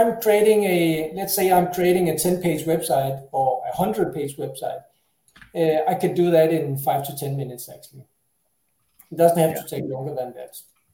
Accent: Denmark; I'm from Denmark

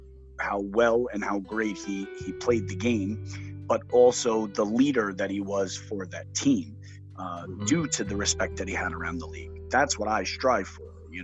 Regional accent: Staten Island, New York, United States; also born or lived in Brooklyn; I was born in Brooklyn and then spent the majority of my life in Staten Island, a small borough outside of the city for people who aren't familiar with New York.

